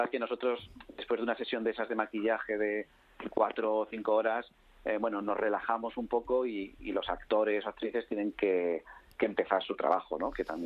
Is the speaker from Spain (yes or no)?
yes; Spain; cuando era pequeño en España